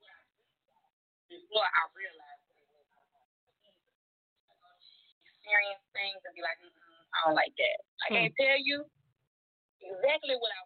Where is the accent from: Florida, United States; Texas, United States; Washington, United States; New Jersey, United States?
Texas, United States; Houston; now in Austin, United States; You know, I'm from Houston. I'm in Austin now. I moved to Austin last year.